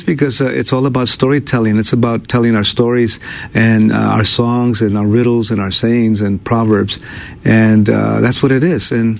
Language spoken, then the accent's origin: English; Fowler, California, United States; born there; I was born in Fowler, California. I'm a son of farm workers, like I mentioned, and I was born in next to Fresno, the San Joaquin Valley of California.